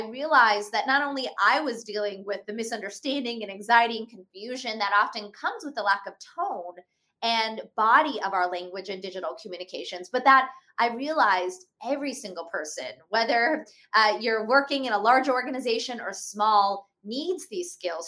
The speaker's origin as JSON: {"language": "English", "town": "Pittsburgh", "region": "Pennsylvania", "country": "United States", "tie": "born or raised there", "first_language": "Hindi", "second_language": "English", "said": "I grew up in Pittsburgh, Pennsylvania. My parents were Indian immigrants, so at home, we spoke Hindi, which meant when I got to school, I really struggled to find my voice. I had accented English."}